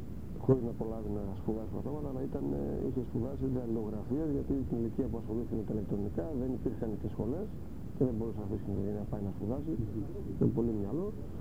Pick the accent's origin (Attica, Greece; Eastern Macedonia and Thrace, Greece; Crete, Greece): Eastern Macedonia and Thrace, Greece; Komotini; born there; Οπότε εγώ γεννήθηκα στην Κομοτηνή.